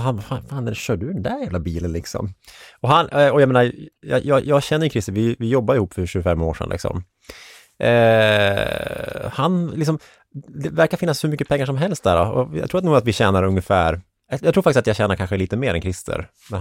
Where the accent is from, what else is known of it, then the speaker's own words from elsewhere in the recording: Delsbo, Gävleborg County, Sweden; när jag var i Delsbo här, där jag är ifrån, i somras